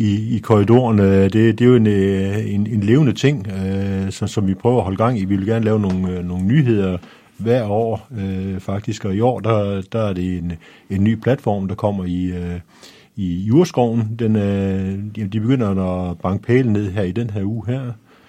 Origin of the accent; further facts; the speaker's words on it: Skjern, Central Denmark Region, Denmark; also born or lived in Copenhagen; Jeg er født på Nørrebro. Det var ikke så slemt dengang, og vi flyttede herover, da jeg var 3 år. Så jeg vil sige, at jeg er fra Skjern, og om jeg nogensinde flytter fra Skjern, det kan jeg næsten ikke se.